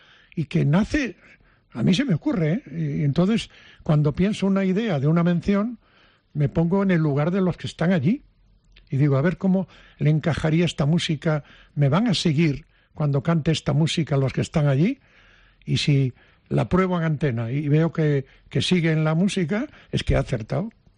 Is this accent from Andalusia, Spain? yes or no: no; Padrón, Galicia, Spain; Yo vine de Padrón